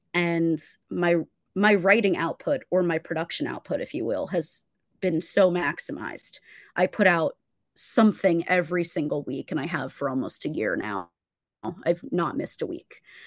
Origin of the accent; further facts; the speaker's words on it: New Jersey, United States; There is no me without my New Jersey upbringing.